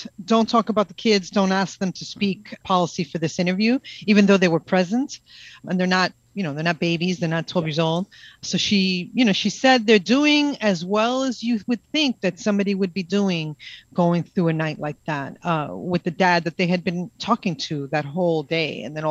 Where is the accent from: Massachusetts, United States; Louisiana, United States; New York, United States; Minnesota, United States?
New York, United States; And I, you know, I'm a New Yorker, I'm pushy, I'm rude.